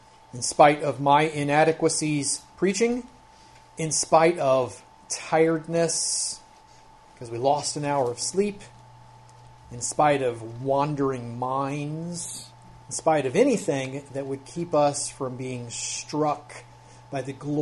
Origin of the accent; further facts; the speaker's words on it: Ohio, United States; Growing up in Ohio, and then taking a lot of vacations in Tennessee